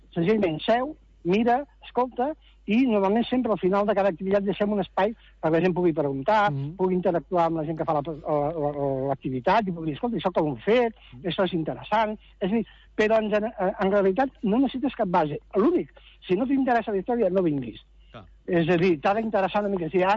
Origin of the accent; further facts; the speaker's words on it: Tarragona, Catalonia, Spain; de petit, als 6 anys, jo vivia el soc fill del Serrallo, el que va arribar de Pescador de Tarragona